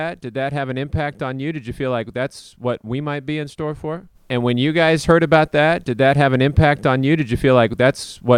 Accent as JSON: {"language": "English", "town": "Los Banos", "region": "California", "country": "United States", "tie": "born or raised there", "said": "For me, the closest I've come is eating at John Madden's favorite restaurant, Wool Growers, in my hometown of Las Banas."}